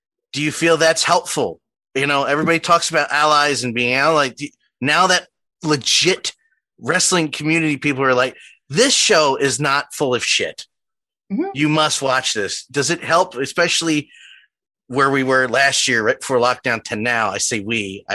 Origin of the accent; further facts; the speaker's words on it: Philadelphia, Pennsylvania, United States; accent: Philly; My Philly accent came out so hard right there on such a sensitive question.